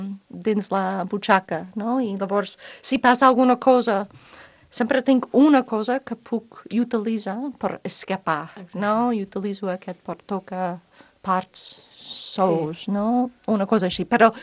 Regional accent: United States; Però també sóc una dona dels Estats Units, de ciutats de tota la vida

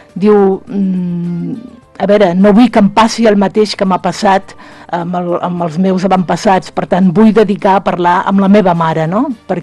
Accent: Sant Sadurní d'Anoia, Catalonia, Spain; I finalment Sant Sadurní d'Anoia, perquè és el meu poble, no?

